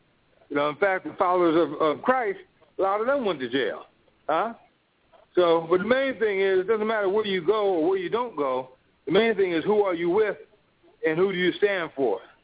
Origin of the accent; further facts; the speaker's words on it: Atlantic City, New Jersey, United States; came back here to the East Coast because I'm from Atlantic City